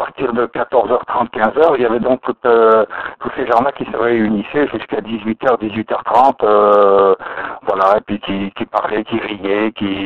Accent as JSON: {"language": "French", "region": "Nouvelle-Aquitaine", "country": "France", "lives_now": "Paris, France", "said": "Ah, moi, je suis la Côte Basque."}